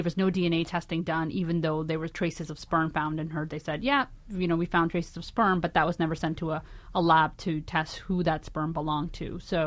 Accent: Pakistan; As a Pakistani

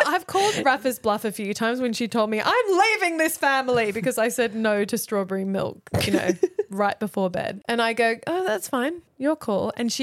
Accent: Thailand; And I grew up in Thailand and he was on primetime TV.

